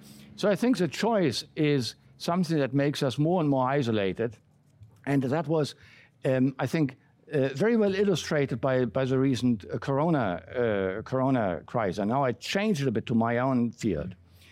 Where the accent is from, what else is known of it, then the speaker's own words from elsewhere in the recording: Berlin, Germany; English is a second language; In brackets, I grew up in West Berlin. That will not tell you very much. It was an island surrounded by East Germany, by a communist country.